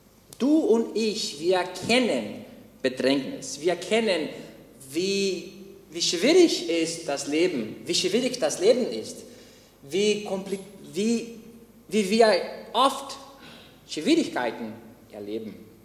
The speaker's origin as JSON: {"language": "German", "country": "Brazil", "second_language": "German", "said": "Ich bin eigentlich Brasilianer und ja, ich hoffe, dass ihr sehr Geduld mit meiner grammatischen Fehler sein werdet."}